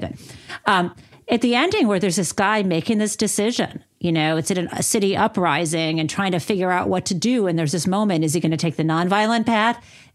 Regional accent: Michigan, United States; I'm from Michigan, so I'm always bringing things back to my state.

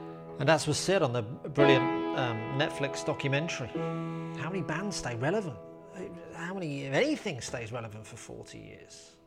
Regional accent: Birmingham, West Midlands, United Kingdom; If you're from Birmingham, you have to say, all right. Or in our case, all right.

